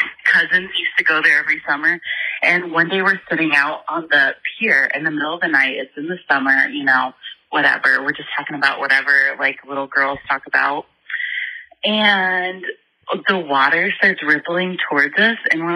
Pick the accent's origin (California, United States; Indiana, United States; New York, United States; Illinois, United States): Indiana, United States; So I'm from Indiana.